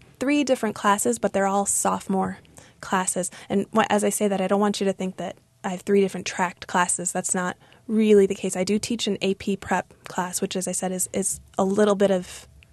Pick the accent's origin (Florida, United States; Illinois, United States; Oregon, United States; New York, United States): Illinois, United States; Chicago; I come from Chicago, like Ellison, as you said, the segregated neighborhoods make it so that it's rare to have experience with diversity